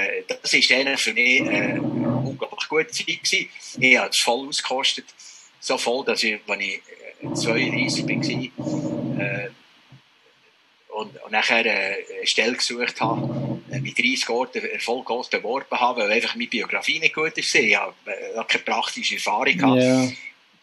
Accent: Solothurn, Switzerland; Aber das Heimgefühl habe ich, wenn ich den Solothurn durchlaufe. Da kommen auch die Erinnerungen führen. Das ist meine Heimat.

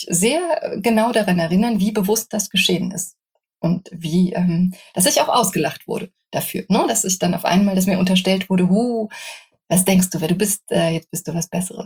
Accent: Rhineland-Palatinate, Germany; Ich bin in einem kleinen, sehr hübschen Dörfchen am Fuße des Hunsrücks aufgewachsen.

